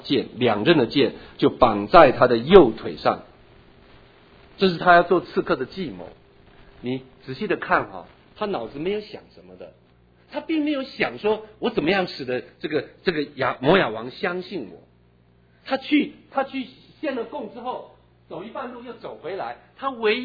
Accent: Fujian, China; 我是福建人，我不是卞雅明的后代

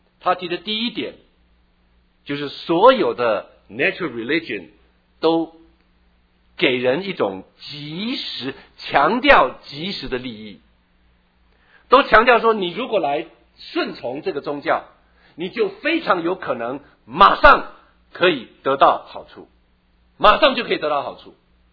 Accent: Taiwan; 我小时候在台湾长大

